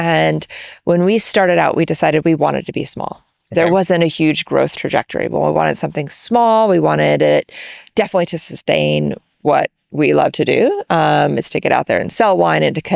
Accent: Texas, United States; I grew up in Texas, very far from the wine industry.

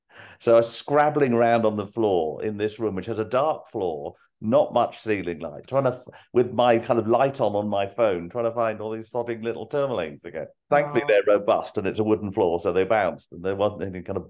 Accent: England, United Kingdom; They already know that I'm English, that it would mean that I need the visa.

